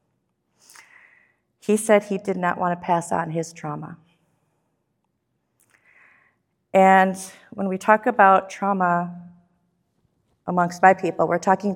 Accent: La Crosse, Wisconsin, United States; now in Winona, United States; So yeah, I was born in La Crosse on French Island. And I lived there a very significant portion of my 50 years.

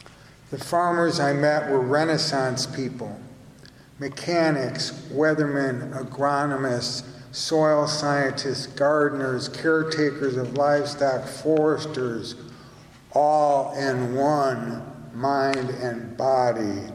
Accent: Chicago, Illinois, United States; Growing up in Chicago, there was a huge and disdainful attitude about rural people and really rural places.

